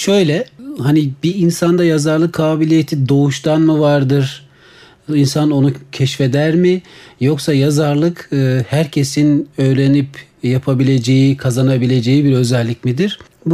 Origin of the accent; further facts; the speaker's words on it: Konya, Turkey; also born or lived in Istanbul; now in Ankara, Turkey; 1977 doğumlu. İstanbul'da doğmuş. Aslen Trabzonlu. Konya'da büyümüş. Ankara'da yaşayan bir insan.